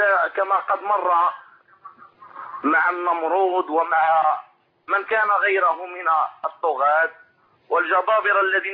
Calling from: Morocco; من المغرب.

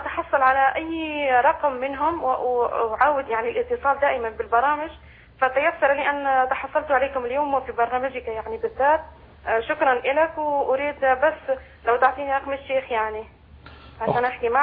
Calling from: United States; أنا أخي أنا من أمريكا

